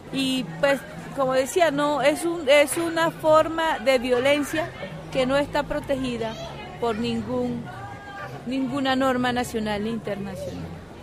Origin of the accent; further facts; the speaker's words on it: Cesar, Colombia; soy cancuama de la Sierra Nevada de Santa Marta, Colombia